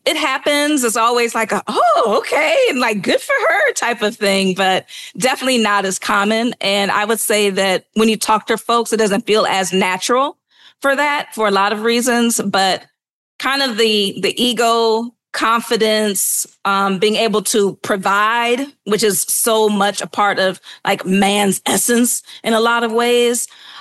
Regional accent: Cleveland, Ohio, United States; I grew up in Cleveland. Shouts out to Cleveland.

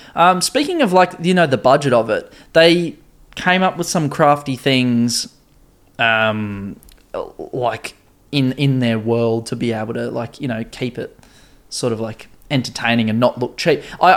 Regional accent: Australia; Is this technically international, even though we're Australian?

